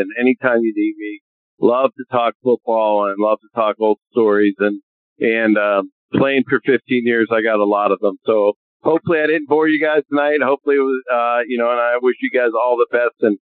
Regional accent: Pittsburgh, Pennsylvania, United States; I mean, I was a Steelers fan. I grew up in Pittsburgh.

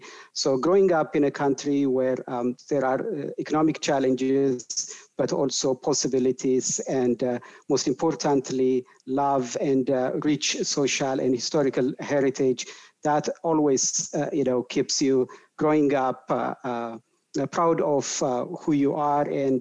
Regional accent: Addis Ababa, Ethiopia; Yeah, so I was born and raised in Addis Ababa, so I'm not as much exposed to the rural areas

